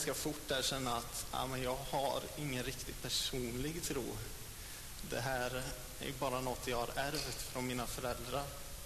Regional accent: Tidaholm, Västra Götaland County, Sweden; Jag är uppvuxen i en kristen familj i Pingstkyrkan hemma i Tidaholm.

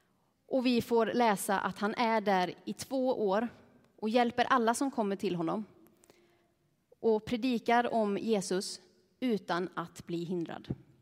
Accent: Molla, Västra Götaland County, Sweden; Jag kommer ifrån en fantastiskt liten by, inte fantastiskt liten, den är liten men den är fantastisk, som heter Molla. Som ligger någonstans i skogarna mellan Herrljunga och Borås. Så det är inte jättelångt bort. Så det är fortfarande västgötska ni hör.

